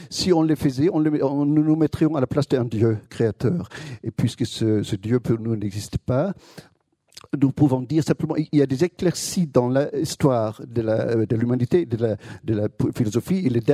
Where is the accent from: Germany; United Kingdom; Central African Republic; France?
Germany; Moi-même, je suis philosophe, je suis allemand.